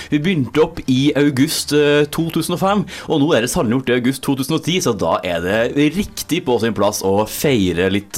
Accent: Trøndelag, Norway; Ja, da får vi begge to trøndere og kjenner hverandre godt.

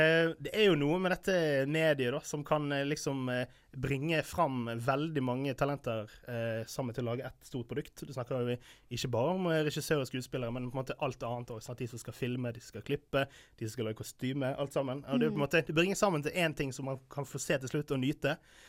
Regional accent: Sogndal, Vestland, Norway; moved away as an adult; now in Bergen, Norway; Jeg er 25 år, jeg har bodd i Bergen nesten hele livet. Jeg kom opprinnelig fra Sogndal

